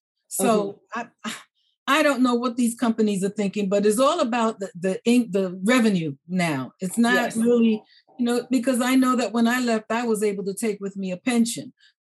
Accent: New York City, New York, United States; But I grew up in New York City and I started working for a New York telephone company, worked my way up the ladder.

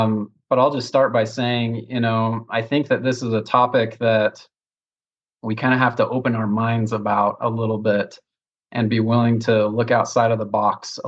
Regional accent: Utah, United States; Born and raised in Utah, lived in Utah my whole life, and currently living in Mapleton with my wife and three kids.

